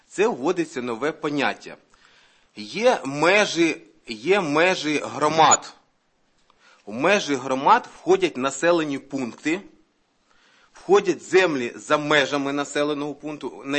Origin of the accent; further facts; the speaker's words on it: Zhytomyr Oblast, Ukraine; я родом з Малинського району.